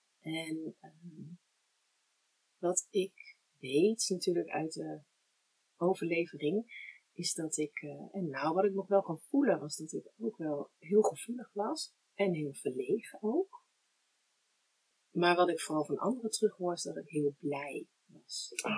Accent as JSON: {"language": "Dutch", "town": "Delft", "region": "South Holland", "country": "Netherlands", "tie": "born there", "said": "En ik ben geboren in Delft. En mijn ouders woonden toen in een huis bij mijn grootouders in. Dus mijn geboortegrond, dat is in Rijswijk, is in huis bij mijn opa en oma."}